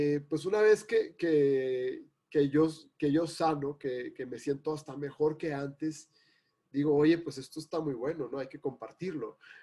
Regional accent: Hermosillo, Sonora, Mexico; Yo soy de Hermosillo, Sonora, me bañaba con agua caliente en el verano, 45 grados afuera

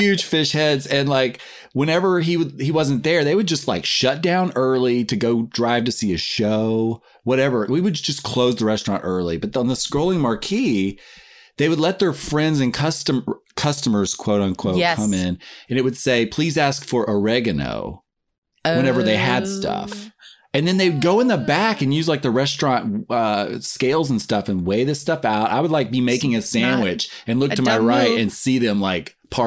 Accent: Tennessee, United States; I'm from Tennessee, folks.

